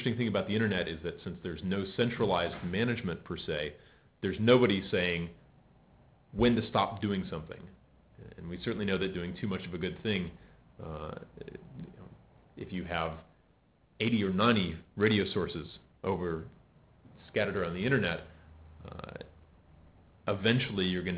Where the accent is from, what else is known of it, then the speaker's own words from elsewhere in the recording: the South, United States; I'm from the South, so we used to have monster truck shows down there.